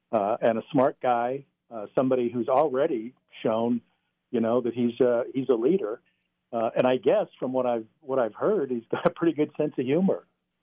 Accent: Billings, Montana, United States; I grew up in Montana, specifically Billings

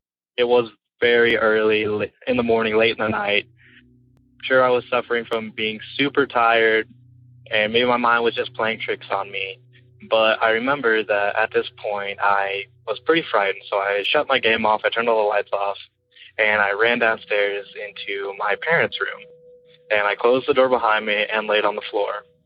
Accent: Springfield, Missouri, United States; I am from Springfield, Missouri. I have one story for you from when I was younger, about 12 years ago. I grew up in the country, outside of Springfield.

